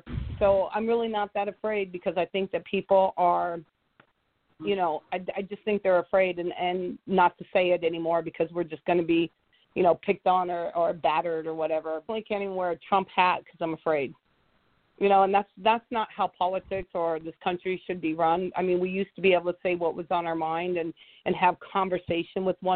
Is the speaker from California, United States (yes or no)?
yes; San Diego, California, United States; now in New York, United States; because I grew up in San Diego and then I moved to New York